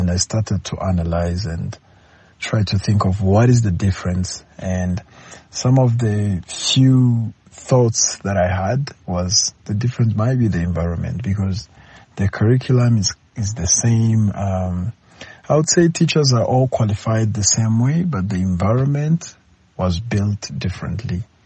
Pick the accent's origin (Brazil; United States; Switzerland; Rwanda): Rwanda; Kigali; English is a second language; I was born and raised from Rwanda, Kigali. Nyamirambo is my hometown.